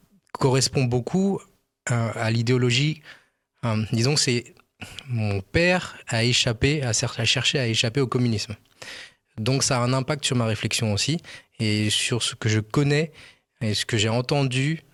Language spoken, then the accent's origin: French; France; mon père était chinois et ma mère bretonne. Donc, je me sens tout à fait français. J'ai grandi en France.